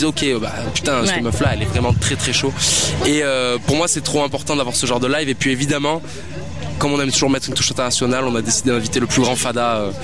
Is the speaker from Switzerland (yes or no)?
no; Marseille, Provence-Alpes-Côte d'Azur, France; on est marseillais.